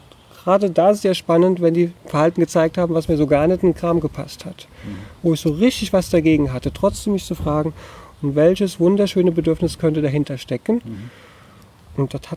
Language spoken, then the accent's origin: German; Rhineland-Palatinate, Germany; im Hunsrück, in meiner Heimat